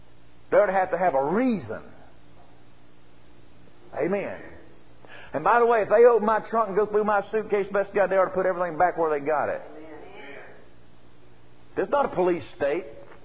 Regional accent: United States; I'm an American. I love America. I love our form of government. I was brought up under it.

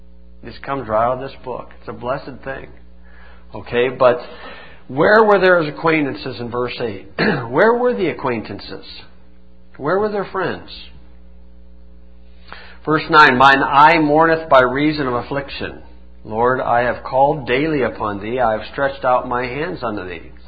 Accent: Indiana, United States; and I said I was from Indiana.

